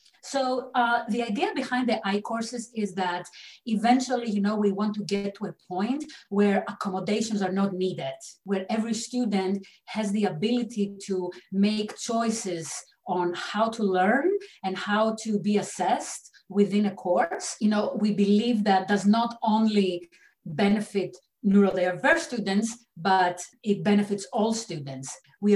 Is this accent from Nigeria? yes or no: no; Greece; English is a second language; moved away as an adult; now in United States; You know, I grew up in Greece, which is quite rigid educational system.